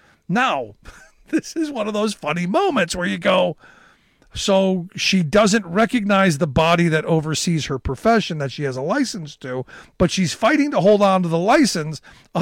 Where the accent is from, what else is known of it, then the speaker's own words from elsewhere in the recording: Cleveland, Ohio, United States; And one of them came from my hometown of Cleveland, Ohio